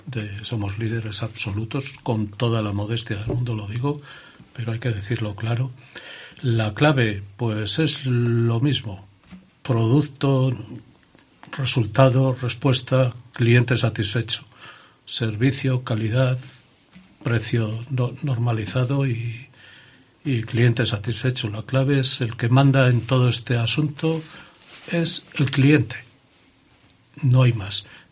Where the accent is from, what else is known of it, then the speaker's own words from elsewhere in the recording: León, Castile and León, Spain; León es mi ciudad, es mi pueblo, es mi provincia. O sea, yo no me planteo salirme de León.